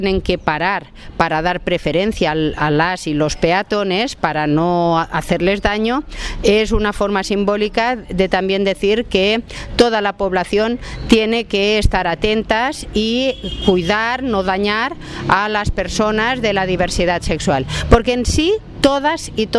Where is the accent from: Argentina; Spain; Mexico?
Spain; Barcelona, Catalonia; las alcaldías de Barcelona, de donde yo soy originaria